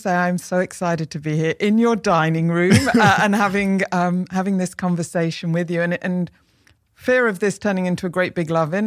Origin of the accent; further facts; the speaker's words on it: Manchester, North West England, United Kingdom; Yeah, So I grew up in Manchester.